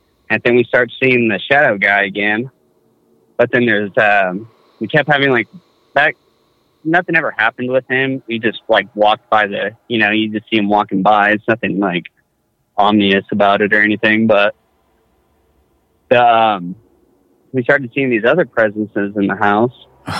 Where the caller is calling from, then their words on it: Boise, Idaho, United States; I'm calling from Boise, Idaho